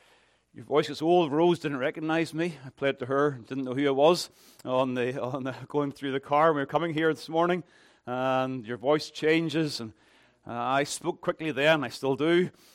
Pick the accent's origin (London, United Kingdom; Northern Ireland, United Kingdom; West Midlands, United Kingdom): Northern Ireland, United Kingdom; Ballymena; we were raised in the Baptist church in Ballymena.